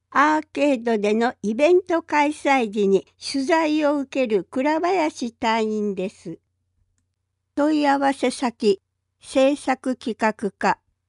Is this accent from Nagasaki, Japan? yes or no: yes; Shimabara, Nagasaki, Japan; 島原半島で生まれ育ったものとして、この豊かな自然を守っていきたいと思わざるを得ません。